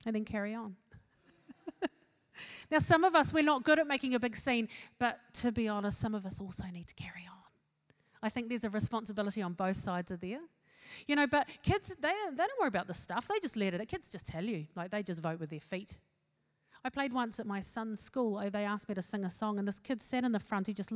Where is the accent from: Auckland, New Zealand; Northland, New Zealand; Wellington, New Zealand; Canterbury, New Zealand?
Auckland, New Zealand; West Auckland; I am from West Auckland, but we draw the line there.